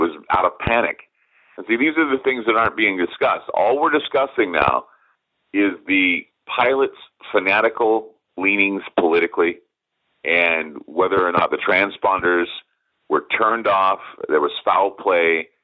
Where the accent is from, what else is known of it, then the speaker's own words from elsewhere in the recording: United States; because I'm an American and I'm human and I'm part of it too.